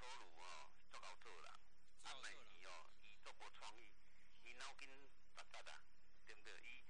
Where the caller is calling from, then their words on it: Kaohsiung, Taiwan; 我高雄哈、哦。